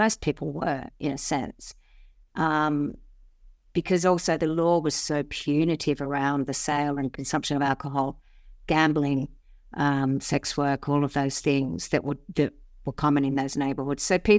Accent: Sydney, New South Wales, Australia; I grew up in Sydney, and so I have memories of those places. I came into the inner city when I was 17

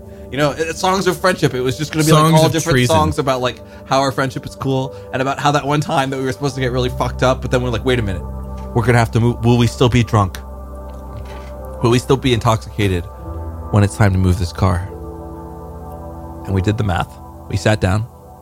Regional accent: United States; Because I'm American.

